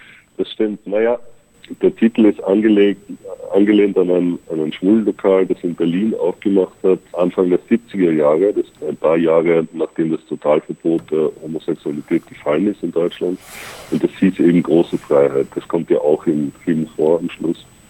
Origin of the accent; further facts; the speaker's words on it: Austria; ich bin ja aus Österreich